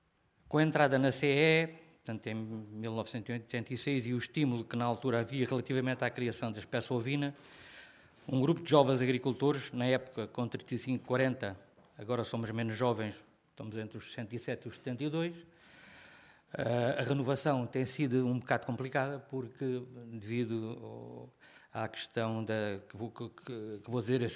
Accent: Alentejo, Portugal; Eu próprio nasci no campo, nasci no Monte Alentejano, fui criado no campo, aprendi a ler à luz no candeeiro e a fazer contas.

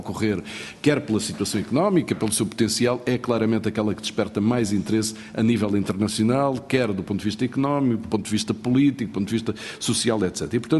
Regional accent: Angola; como eu sou angolano, isso ajuda eventualmente a desbloquear algumas coisas, comi muita moamba quando era miúdo

